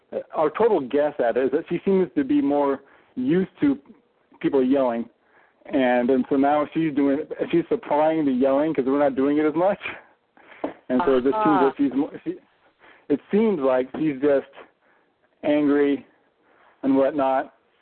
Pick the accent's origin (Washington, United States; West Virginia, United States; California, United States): Washington, United States; Seattle; I'm from Seattle.